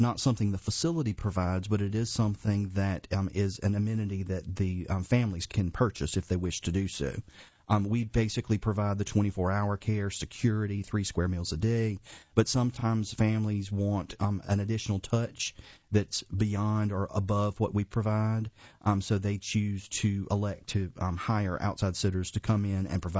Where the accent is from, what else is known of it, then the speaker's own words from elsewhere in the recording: New Orleans, Louisiana, United States; moved away as an adult; now in Fuquay, United States; We're from New Orleans, and so it's kind of a whole different culture there, of course.